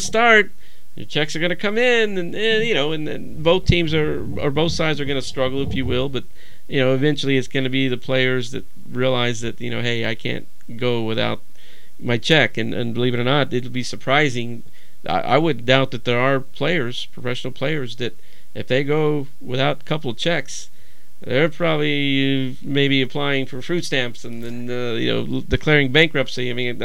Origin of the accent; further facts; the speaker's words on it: Dallas, Texas, United States; I grew up in Dallas-Fort Worth area, and Roger Staubach wrote me when I was in the hospital.